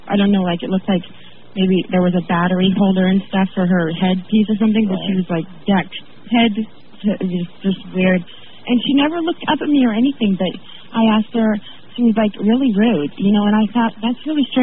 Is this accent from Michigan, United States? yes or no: no; Auburn, Washington, United States; I'm from Auburn, Washington.